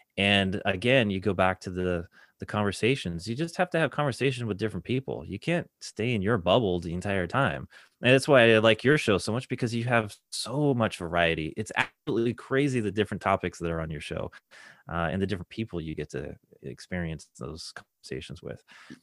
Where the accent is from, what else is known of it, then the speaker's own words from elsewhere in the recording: Pacific Northwest, United States; Well, I'm from the Northwest. We don't have alligators.